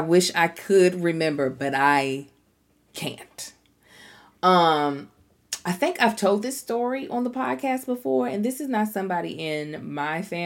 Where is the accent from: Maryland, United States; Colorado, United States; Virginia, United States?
Maryland, United States; Baltimore; "Oh, I'm from Baltimore. We love crabs. I'm allergic to crabs now."